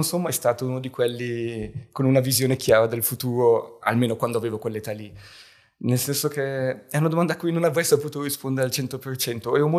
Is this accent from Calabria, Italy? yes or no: no; Bergamo, Lombardy, Italy; io sono di Bergamo originario, per cui in un tessuto industriale molto sviluppato, ma non tecnologissimo